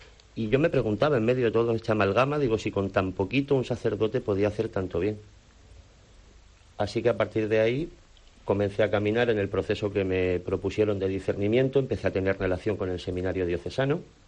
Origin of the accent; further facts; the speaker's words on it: Almería, Andalusia, Spain; Soy de aquí, de Almería. Tengo 37 años.